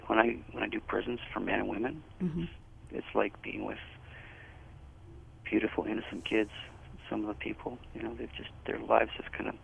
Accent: Niagara Falls, Ontario, Canada; also born or lived in Prague; So I grew up in Canada, in mm-hmm. around Niagara Falls, Hamilton, Toronto areas.

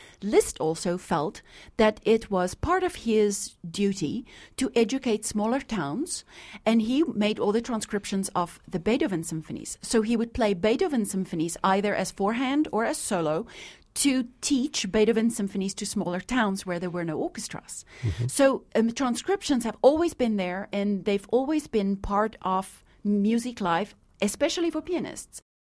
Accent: South Africa; moved away as an adult; now in United States; Yes, I grew up in South Africa, and I first moved to Michigan for 4 years. I went to Michigan State University where I did my bachelor's degree

